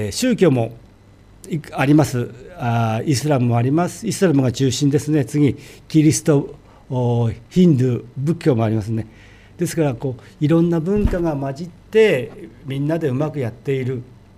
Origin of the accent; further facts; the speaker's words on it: Shizuoka, Japan; 静岡県から来ました